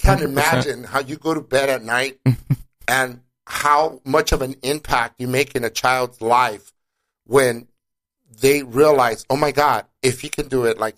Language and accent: English; Lincoln Heights, United States; I grew up in a neighboring city in Lincoln Heights.